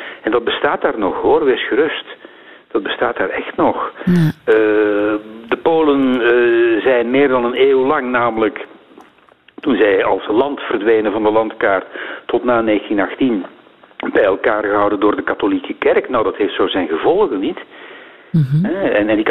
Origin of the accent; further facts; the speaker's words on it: East Germany, Germany; Dutch is a second language; Ja, ik kom uit Oost-Duitsland en daar zijn een heleboel mensen weggevlucht.